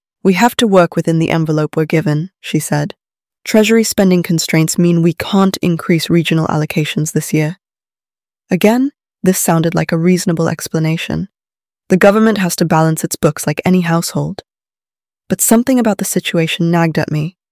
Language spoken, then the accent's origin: English; St Albans, East of England, United Kingdom; Growing up in St. Albans, my secondary school physics teacher